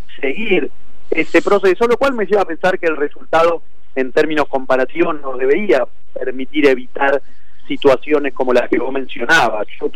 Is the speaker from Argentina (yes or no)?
yes; Buenos Aires, Argentina; y lo digo con mucho orgullo como porteño